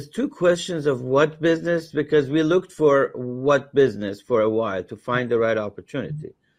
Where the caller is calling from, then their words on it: Los Angeles, California, United States; I'm calling from Los Angeles.